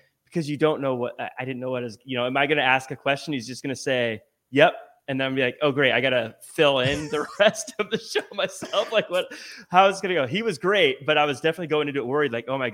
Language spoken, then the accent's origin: English; Seattle, Washington, United States; I'm originally from Seattle area.